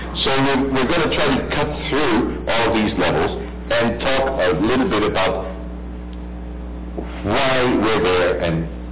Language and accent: English; Puerto Rico; I'm from Puerto Rico